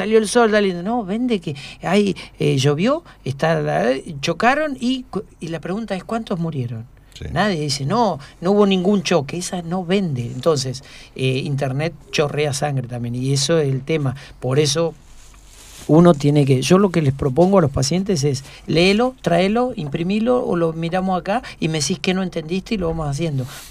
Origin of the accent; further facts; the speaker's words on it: San Martín de los Andes, Neuquén, Argentina; Yo vengo de San Martín de los Andes